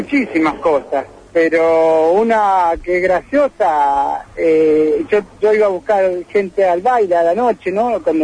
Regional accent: Santa Fe, Argentina; also born or lived in Lanús; A mí me gusta Santa Fe, yo soy santafesino.

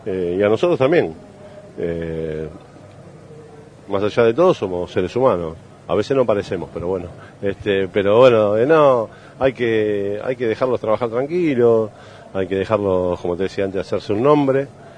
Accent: Buenos Aires, Argentina; yo soy de Capital

